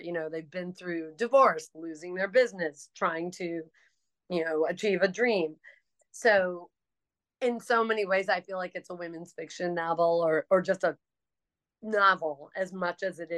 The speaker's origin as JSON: {"language": "English", "region": "East Coast", "country": "United States", "tie": "born or raised there", "said": "I grew up on the East Coast. I've always lived on the East Coast"}